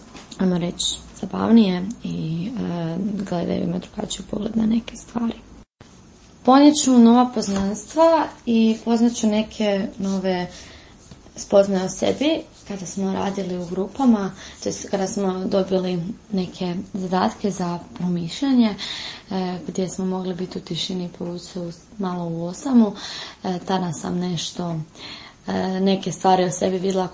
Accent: Zagreb, City of Zagreb, Croatia; imam 18 godina, dolazim iz Zagreba, iz župe Svetog Ivana Apostola i Evanđelista Utrine.

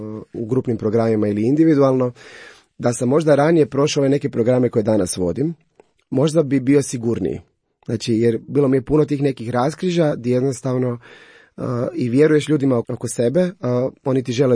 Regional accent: Cres, Primorje-Gorski Kotar County, Croatia; to je bio 7. mjesec, kod nas na Cresu već počinje sezona

